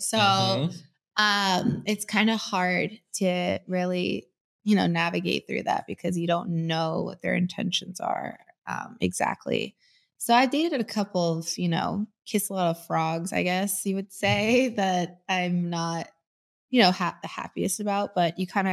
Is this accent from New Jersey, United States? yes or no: yes; New Jersey, United States; I'm from New Jersey.